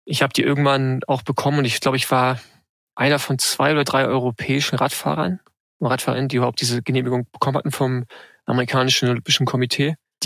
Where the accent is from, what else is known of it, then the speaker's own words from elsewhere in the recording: Rostock, Mecklenburg-Vorpommern, Germany; now in Berlin, Germany; gebürtig aus Rostock, lebend in Berlin, 38 Jahre alt